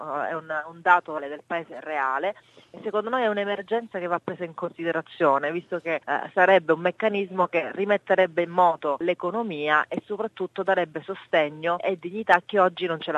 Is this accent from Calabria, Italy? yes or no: yes; Calabria, Italy; Sono calabrese, quindi so bene di che cosa parlo.